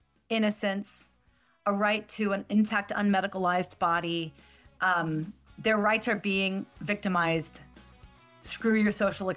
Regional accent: Portland, Oregon, United States; I'm from Portland, Oregon, which is the exact same thing.

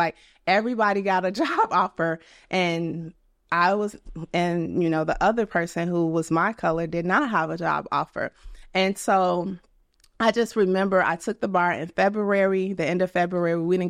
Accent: Chicago, Illinois, United States; now in Atlanta, United States; Every time I always correct people and be like, yeah, I live in Atlanta, but I'm from Chicago.

